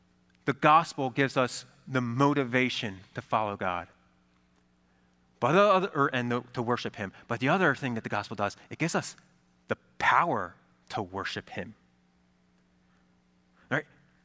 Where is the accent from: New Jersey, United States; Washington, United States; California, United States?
New Jersey, United States; I grew up in New Jersey where to get your driver's license, you need to be 17 years old.